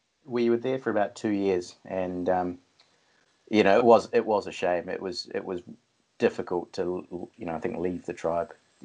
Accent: New Zealand; they came here when I was really young. So, you know, I was raised up in New Zealand.

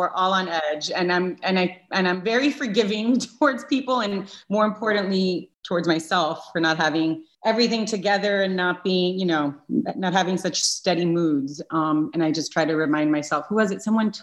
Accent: Miami, Florida, United States; moved away as an adult; now in Los Angeles, United States; I grew up in Miami also. So family, you know, my family is in Miami and in Puerto Rico, but my home base is LA.

